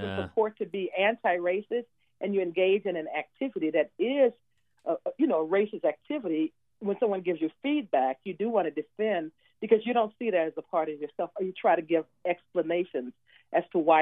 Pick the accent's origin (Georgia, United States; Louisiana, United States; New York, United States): Louisiana, United States; moved away; when I was growing up in Louisiana and living there, the racism was really overt.